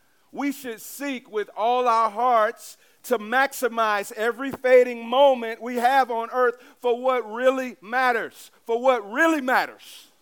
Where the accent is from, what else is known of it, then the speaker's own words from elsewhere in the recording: East St. Louis, Illinois, United States; I was raised in East St. Louis, moved around. But a few years ago, God told me to go back to East St. Louis.